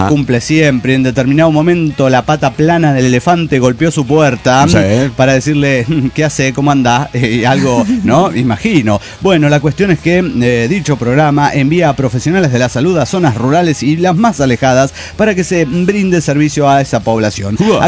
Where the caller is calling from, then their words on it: Cochabamba, Bolivia; de Cochabamba, Bolivia.